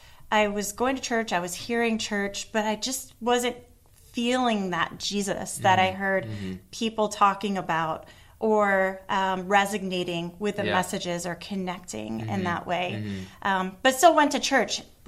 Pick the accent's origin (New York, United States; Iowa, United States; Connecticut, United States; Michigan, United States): Michigan, United States; moved away as an adult; I grew up in Michigan.